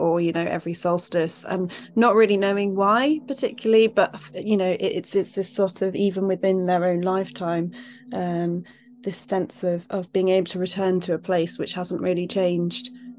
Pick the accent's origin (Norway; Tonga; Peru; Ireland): Ireland; Connacht; So I grew up in Ireland, in County Galway, but we used to spend a lot of time going to the Burren